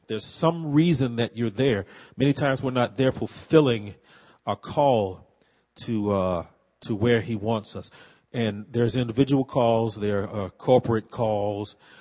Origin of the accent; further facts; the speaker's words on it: New Orleans, Louisiana, United States; And I'm from New Orleans, so it's not hard for me to say, yes, I'm going to New Orleans, you know.